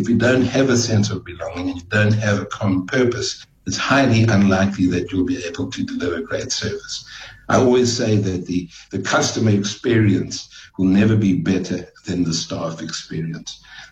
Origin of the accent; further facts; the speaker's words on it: Johannesburg, Gauteng, South Africa; also born or lived in Vanderbijlpark; So I was there until I was about 4 years old, and then we moved to Johannesburg.